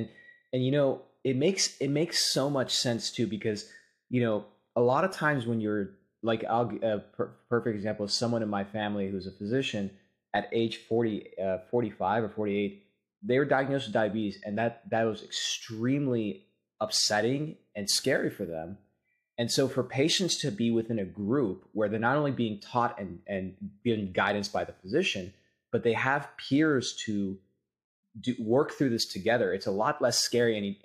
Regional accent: El Paso, Texas, United States; you know, I grew up in West Texas in El Paso. My father was a surgeon, had his own practice, right?

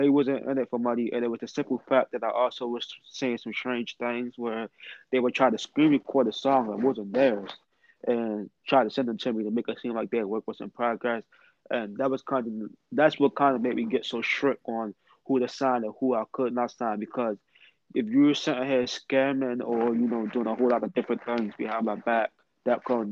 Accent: Baltimore, Maryland, United States; We're from Baltimore, so you really don't see too many female artists down here who try to make an impact.

